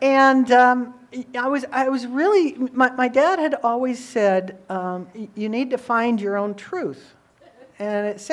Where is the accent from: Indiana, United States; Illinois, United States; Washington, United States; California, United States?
Indiana, United States; So, my history, I came from Indiana. That's where I grew up.